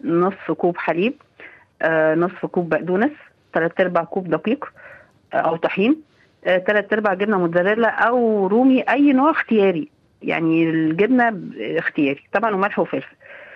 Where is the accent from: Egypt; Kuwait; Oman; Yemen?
Egypt; هي دي زي اكل عندنا في مصر اسمها العجة